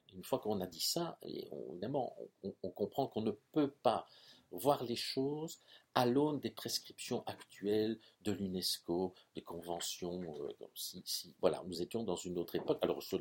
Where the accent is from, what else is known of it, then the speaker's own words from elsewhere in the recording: Belgium; Mais chez nous, en Belgique